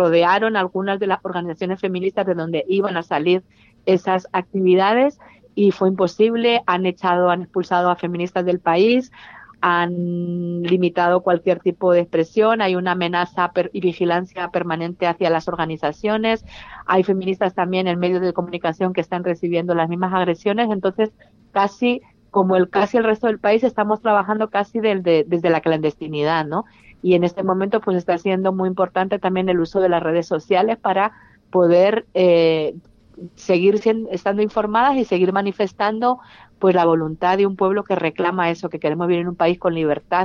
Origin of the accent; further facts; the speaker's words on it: Nicaragua; now in Spain; Estamos así como feministas nicaragüenses, estamos organizadas en Barcelona, en Zaragoza y en Madrid